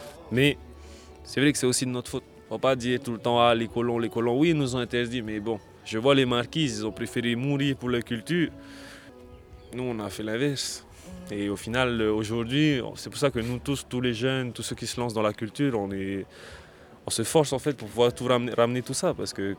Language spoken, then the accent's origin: French; Taha'a, Leeward Islands, French Polynesia; also born or lived in Raiatea; now in France; Je viens de Taha, je suis né à Raiatea, j'ai grandi ici.